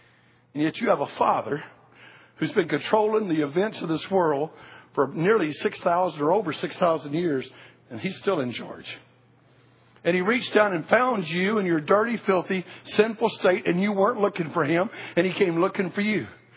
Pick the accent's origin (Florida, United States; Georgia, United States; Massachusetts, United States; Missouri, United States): Georgia, United States; I said, well, I come from the United States in a place called Georgia.